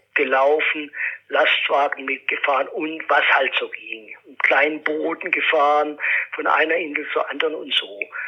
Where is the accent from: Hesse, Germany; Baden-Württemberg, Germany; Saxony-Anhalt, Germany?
Baden-Württemberg, Germany; Stuttgart; now in Pforzheim, Germany; Ich bin in Stuttgart geboren, wohne aber in den letzten Jahren in Pforzheim, weil meine Vorfahren kamen aus Pforzheim und aus dem Schwäbischen Wald. Ich bin eine Mischung, ja, aus Schwaben und Badenern.